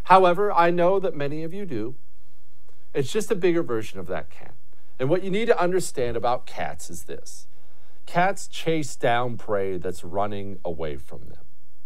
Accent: Montana, United States; I grew up in Montana.

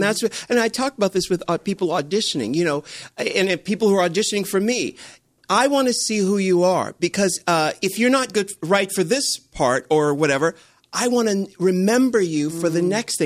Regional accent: San Diego, California, United States; Oh my God. I'm from San Diego.

